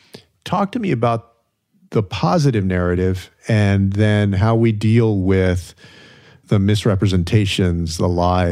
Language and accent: English; Texas, United States; in places like my home state of Texas